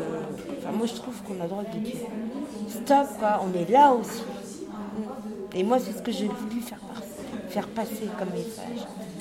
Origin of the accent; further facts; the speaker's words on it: Brest, Brittany, France; c'est ma ville d'origine. Je suis née à Brest, je viens de Brest. Je suis fière d'être brestoise.